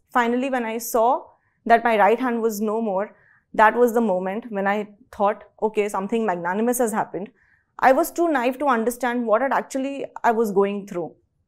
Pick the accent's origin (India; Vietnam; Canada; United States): India; Mumbai, Maharashtra; I'm from Mumbai.